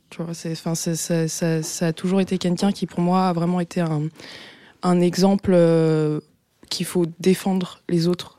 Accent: Paris, Île-de-France, France; also born or lived in Vitry-sur-Seine; Alors, je suis née à Paris, j'ai grandi à Paris. Et quand j'avais à peu près 6 ans, on est parti en Afrique.

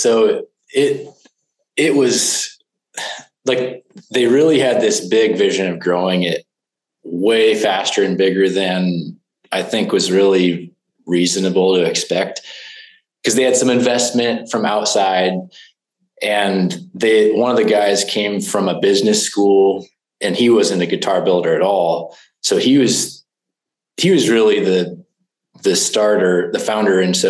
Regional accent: Nebraska, United States; what if I move the company back to Nebraska? Cause I had moved back at that point.

